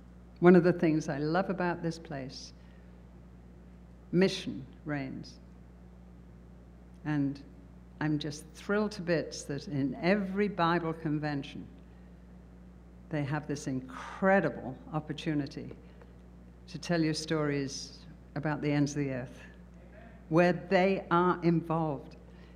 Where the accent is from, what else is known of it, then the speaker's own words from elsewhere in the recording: Bootle, North West England, United Kingdom; born there; I'd like to go one in Bootle, Liverpool. I was born in Bootle.